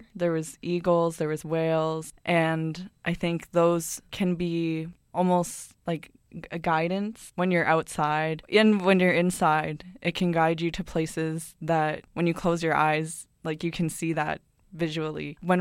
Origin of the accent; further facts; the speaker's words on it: Munsee, Ontario, Canada; I'm from Munsee, which is in southwestern Ontario, and I'm part of the Loon Clan.